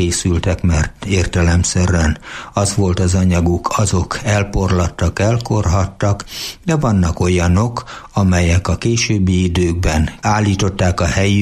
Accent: Sajópetri, Borsod-Abaúj-Zemplén, Hungary; born there; a szomszéd faluban Sajópetrében születtem, de Sajoládra jártam általános iskolának a felső tagozatát

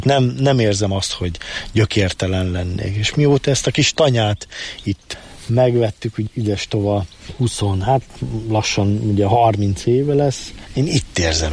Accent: Sátoraljaújhely, Borsod-Abaúj-Zemplén, Hungary; Én ugye itt nőttem föl a Sátoraljaújhelyen

